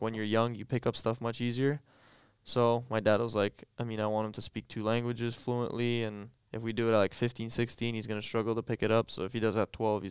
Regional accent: Toronto, Ontario, Canada; also born or lived in Ottawa / Chicago; now in Utah, United States; All right. So I went from Toronto to Ottawa, and then from Ottawa to Chicago, and from Chicago to Utah.

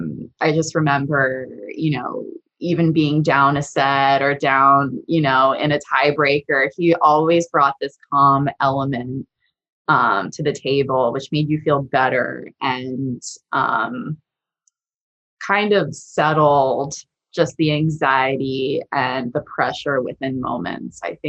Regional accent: Villanova, Pennsylvania, United States; So I'm from the area, obviously. I'm from Villanova.

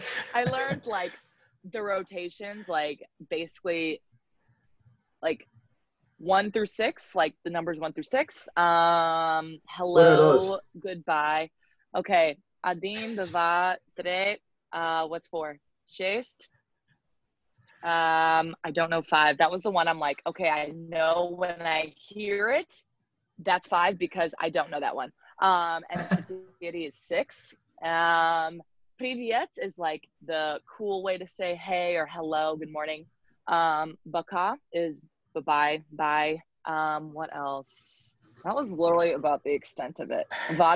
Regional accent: United States; now in Russia; So it was me as an American.

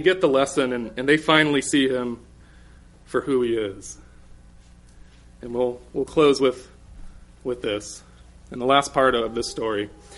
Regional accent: the South, United States; Well, growing up in the South, there's a couple things when driving we don't really worry about.

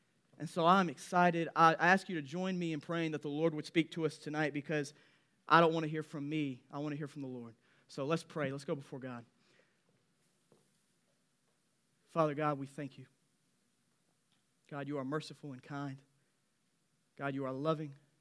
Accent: Memphis, Tennessee, United States; I was born and raised in Memphis. I'm Memphis all the way through.

